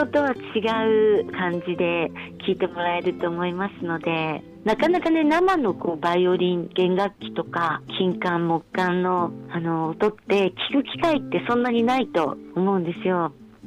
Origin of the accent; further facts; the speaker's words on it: Ehime, Japan; now in Tokyo, Japan; でも愛媛県出身なので、